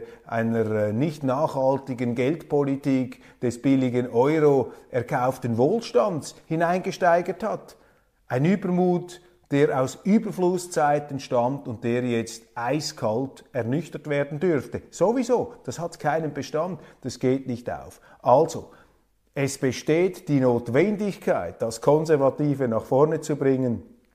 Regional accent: Switzerland; Als Schweizer möchte man mehr direkte Demokratie, aber andere Länder andere Sitten.

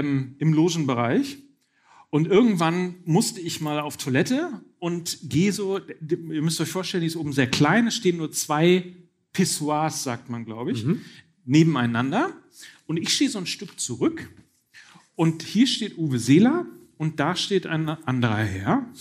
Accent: Hamburg, Germany; als Hamburger

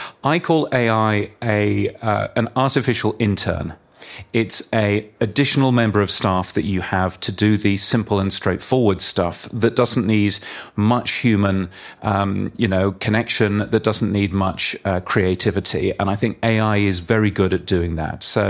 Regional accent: United Kingdom; now in Australia; I know, yes. I am a Brit, but I moved to Australia 7 or 8 years ago.

